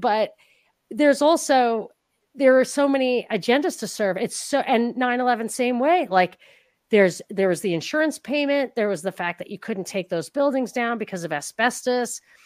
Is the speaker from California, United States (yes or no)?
no; New York, United States; Yeah, I'm from Rockland County, and I think that's where like